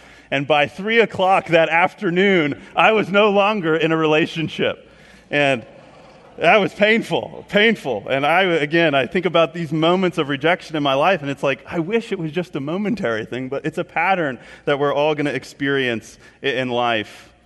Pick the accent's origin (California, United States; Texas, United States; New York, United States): California, United States; I was originally from California, in case you wanted to know. And then ended up coming to Purdue.